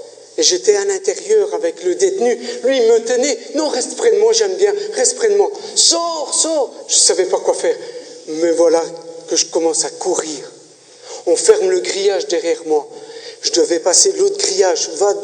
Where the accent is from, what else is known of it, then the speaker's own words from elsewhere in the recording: Italy; now in Belgium; je suis italien. Il faut que le ministère belge fasse une recherche en tant que citoyen italien, mais qui vit ici en Belgique